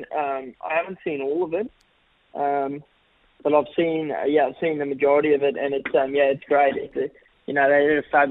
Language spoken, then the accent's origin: English; Australia; I'm Australian through and through